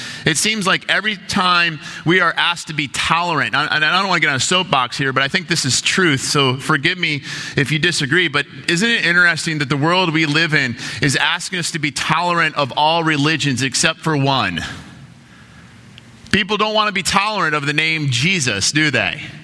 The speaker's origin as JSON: {"language": "English", "town": "Detroit", "region": "Michigan", "country": "United States", "tie": "born or raised there", "said": "But the point is I grew up in Detroit, and so I'm a Detroit Red Wing hockey fan."}